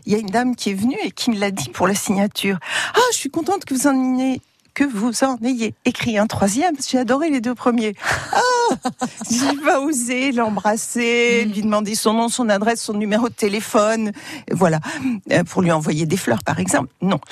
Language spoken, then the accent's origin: French; Ajaccio, Corsica, France; born there; Sur mon papier d'identité, je suis née à Sartène, Marie. Mais en réalité, je suis née à Ajaccio.